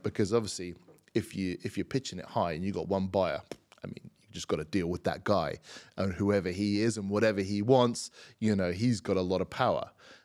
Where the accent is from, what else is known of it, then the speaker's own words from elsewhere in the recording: United Kingdom; but that's probably being British.